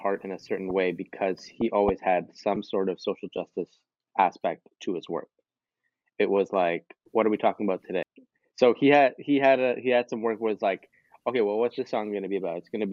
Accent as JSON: {"language": "English", "country": "Pakistan", "said": "I'm Pakistani. My parents are from Pakistan. So I was one of those immigrant children"}